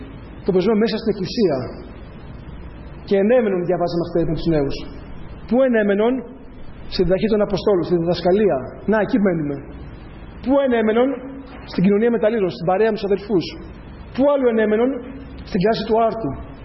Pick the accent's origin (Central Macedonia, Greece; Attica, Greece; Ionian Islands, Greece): Attica, Greece; Athens; επισκέπτομαι καμιά φορά την Αθήνα, κάποιες εκκλησίες εκεί που μεγάλωσα